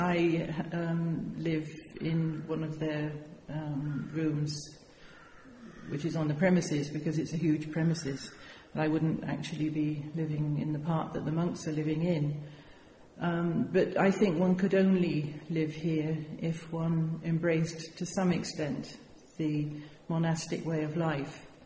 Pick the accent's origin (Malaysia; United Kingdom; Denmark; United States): United Kingdom; Bristol, South West England; moved away as an adult; now in London, United Kingdom; I came from Bristol in the West Country of England, and I lived there until I was 18 when I had a place at the Royal Academy of Music in London. So when I was 18 I moved to London